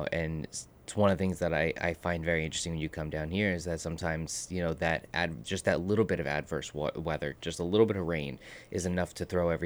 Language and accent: English; Ridgewood, New Jersey, United States; I grew up in Ridgewood, New Jersey, in Bergen County. So I went through all of the public schooling there